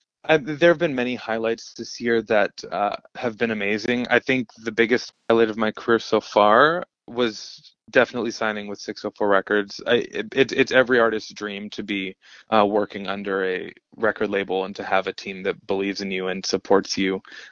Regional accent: Vancouver, British Columbia, Canada; a show that I have coming up in Vancouver, which is my hometown

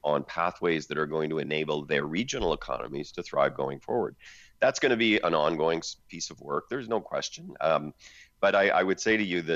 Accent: Saskatchewan, Canada; I grew up in Saskatchewan. I mean, I'm a British Columbia MP, but I grew up in Saskatchewan. I worked for the province of Saskatchewan. All my family lives in Saskatchewan and Alberta.

